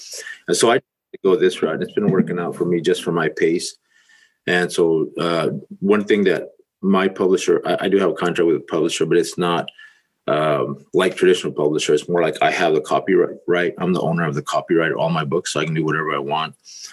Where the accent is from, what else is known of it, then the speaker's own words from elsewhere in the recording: Texas, United States; I talk about me being more of a growth mindset person all the way where I was raised in Texas, where I always wanted to be better at certain things.